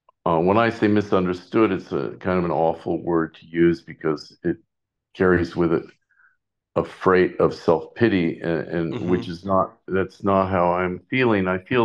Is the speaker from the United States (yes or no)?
yes; Beverly Hills, California, United States; also born or lived in Hollywood; I was raised in Beverly Hills and Hollywood.